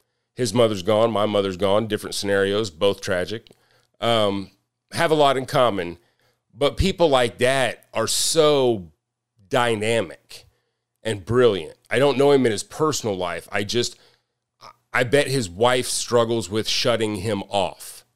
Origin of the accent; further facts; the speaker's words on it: Kansas, United States; what I'm talking about is the Wolf Creek Nuclear Power Plant that's across from where I grew up in Kansas.